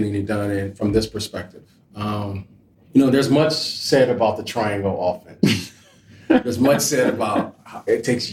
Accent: Chicago, Illinois, United States; You know, as an ex-player, you know, I grew up in Chicago.

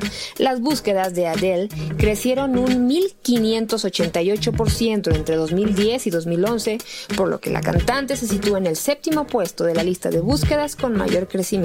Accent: Guadalajara, Jalisco, Mexico; Yo estoy recién llegada de Guadalajara, mi tierra, donde pasé muy poquitos días, pero muy buenos.

